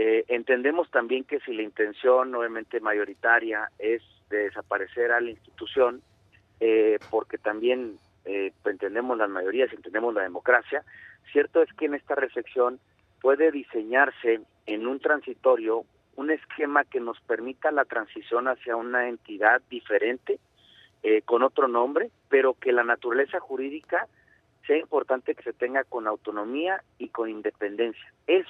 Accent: Mexico; yo no tengo la función de legislador, pero sí como mexicano, pues poder aportar

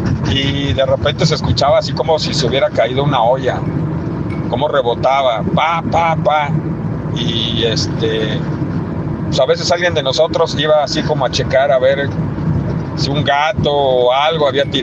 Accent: Xochimilco, Mexico City, Mexico; allá en casa de mis papás, allá en Xochimilco, de donde soy originario.

